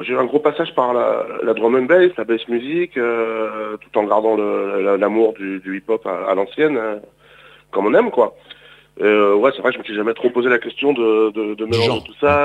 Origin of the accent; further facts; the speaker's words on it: Évreux, Normandy, France; Et puis Évreux, bah moi on se connaît depuis longtemps, je suis un enfant du pays.